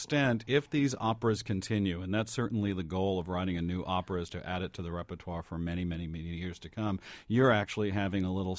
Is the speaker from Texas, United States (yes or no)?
yes; Denton, Texas, United States; I was born and raised in Texas, Denton.